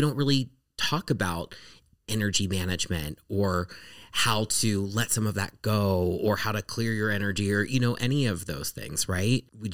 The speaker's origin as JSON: {"language": "English", "region": "Ohio", "country": "United States", "said": "He lives in Alabama. We're from Ohio. He lives in Alabama."}